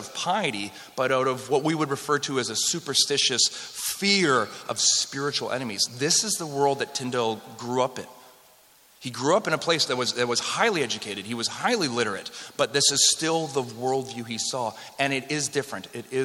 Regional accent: Western Canada, Canada; I grew up in Western Canada

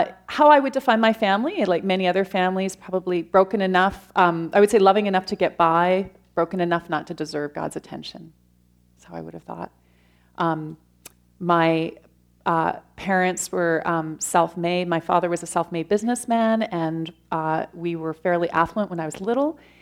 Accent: London, Ontario, Canada; I grew up in London, Ontario, without a faith, really kind of, I guess I would define myself as loosely Catholic in terms of a European Catholic background, went to church for Christmas and Easter sort of thing, largely went to a Hungarian church

